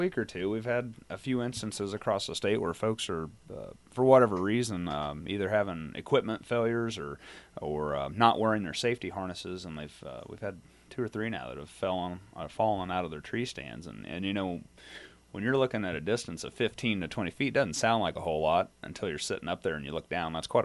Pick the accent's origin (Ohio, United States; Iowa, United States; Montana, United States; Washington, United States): Iowa, United States; I'm from Page and Montgomery County, so I'm further south yet